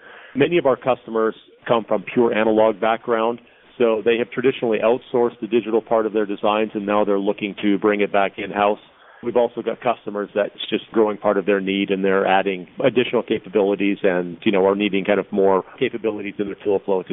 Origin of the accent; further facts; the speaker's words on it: Alberta, Canada; now in Los Angeles, United States; but also having the chance to grow up in central Alberta.